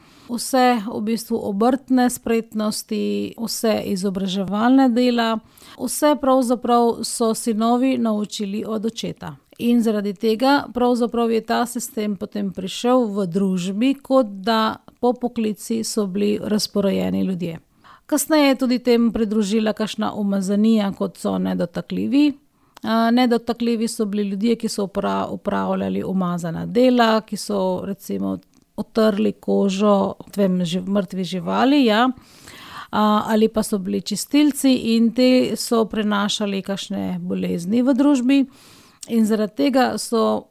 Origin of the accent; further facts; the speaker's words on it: India; Slovenian is a second language; now in Slovenia; Indija je dežela, ki je sekularna, torej v Indiji enako živimo